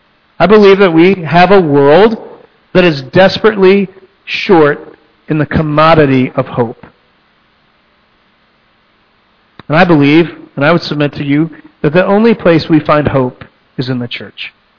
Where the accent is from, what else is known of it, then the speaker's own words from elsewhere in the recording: Texas, United States; Now, let me just say, I'm from Texas.